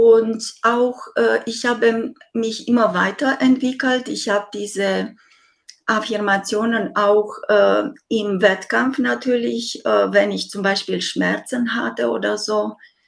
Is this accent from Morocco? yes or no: no; Romania; Ich bin in diesem Land aufgewachsen, wo du immer bescheiden sein solltest